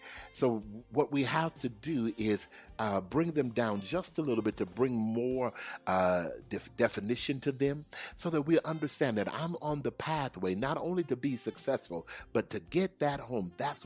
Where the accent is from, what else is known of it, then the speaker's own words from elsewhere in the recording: Texas, United States; Now, you know, Texas is my home. That's my home state.